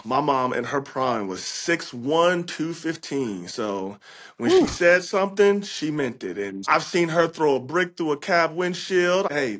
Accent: Detroit, Michigan, United States; Grew up in Detroit in the 90s. So it wasn't the best place to be. And I grew up in the heart of Detroit on the west side.

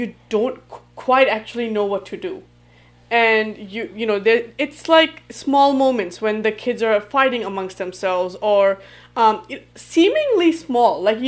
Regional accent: Australia; also born or lived in Pakistan; now in Dallas, United States; so basically … I originally from Pakistan, and younger years were in Pakistan. I grew up then in Australia, and then got married to you and moved to the States. So quite a lot of moving around, and we now live in Dallas, U.S.

